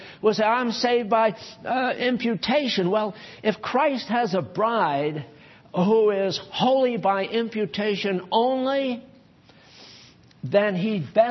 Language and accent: English; New England, United States; I'm from New England, and they're very independent people.